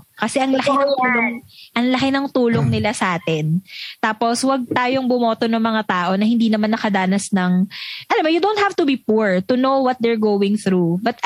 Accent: Pasay, Metro Manila, Philippines; Taga-Pasay ako, tapos inaaraw-araw ako pa Quezon City at kung saan-saan.

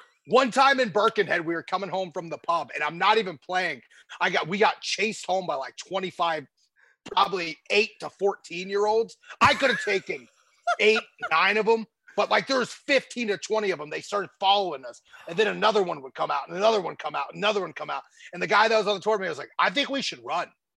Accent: Ohio, United States; I was a WCW kid where I grew up in Ohio

